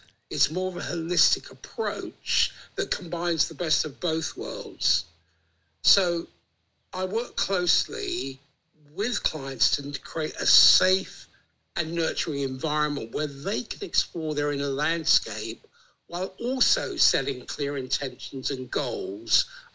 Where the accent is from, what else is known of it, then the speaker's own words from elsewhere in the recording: South East England, United Kingdom; born there; I was born in Kent in the UK. My ancestry is Greek.